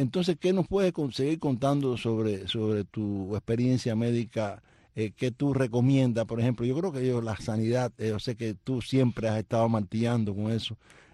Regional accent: Cuba; Claro, porque es el premio a nosotros los cubanos, ¿eh? ¿Sí? Cada uno de nosotros, donde quiera que estemos, representa un poco a nuestro país.

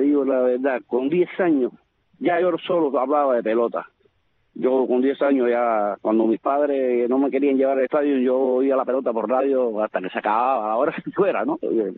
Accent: Cuba; moved away; llegué ahí con 5 o 6 años, hasta que salí de Cuba, viví ahí

